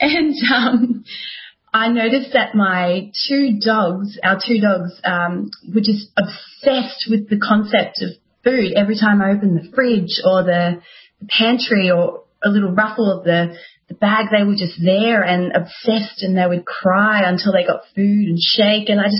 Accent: Melbourne, Victoria, Australia; I'm from Melbourne, where it's probably one of the harshest lockdowns in the world

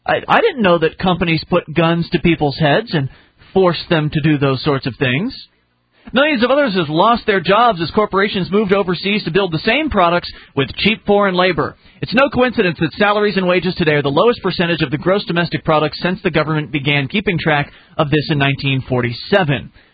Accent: United States; which gives me, as an American, less money to spend on other things.

